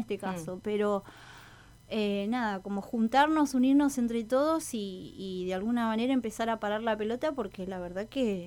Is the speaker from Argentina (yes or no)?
yes; Jujuy, Argentina; yo soy jujeña